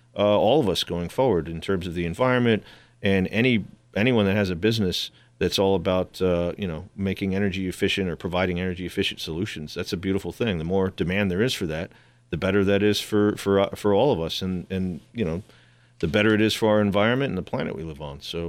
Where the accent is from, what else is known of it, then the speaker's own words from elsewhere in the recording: New York City, New York, United States; As a New Yorker, though, it affects my life, right?